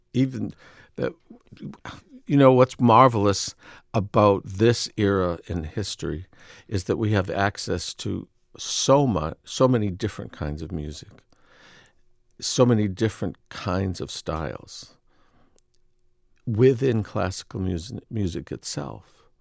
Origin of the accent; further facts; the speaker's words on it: Boston, Massachusetts, United States; now in Lynchburg, United States; I grew up in Boston. I never heard this song.